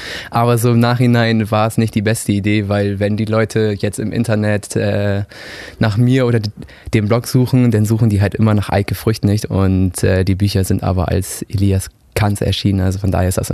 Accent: Bremen area, Germany; Ich bin bei Bremen die Ecke ungefähr groß geworden, habe da probiert, mein Abitur zu machen. Das hat leider nicht funktioniert und dann bin ich nach Hamburg umgezogen

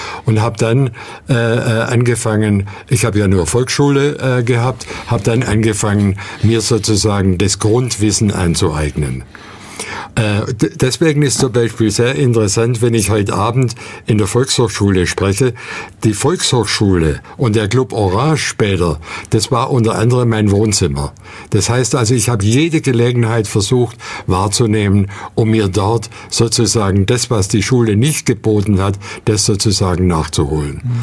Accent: Ulm, Baden-Württemberg, Germany; Ja, also zuerst, ich bin Ulmer. Ich bin 1939 in Ulm geboren.

